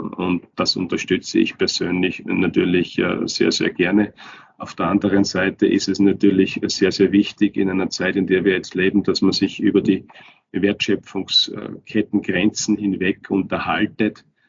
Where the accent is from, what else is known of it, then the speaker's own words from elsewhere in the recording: Turnau, Styria, Austria; also born or lived in Kapfenberg; ich bin in Kapfenberg geboren, bin aber in Turnau aufgewachsen und ich bin auch jetzt vor ein paar Wochen nach Turnau zurückgezogen an meinen Heimatort. Komme also aus der Obersteiermark, komme aus den Bergen